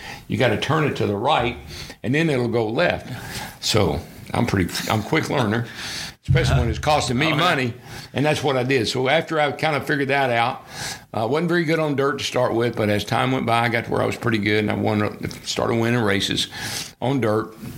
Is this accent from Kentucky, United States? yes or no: yes; Owensboro, Kentucky, United States; And that was a kid growing up in Owensboro, in a little town, 52,000 people. A lot of race fans in Owensboro, a couple of little racetracks there.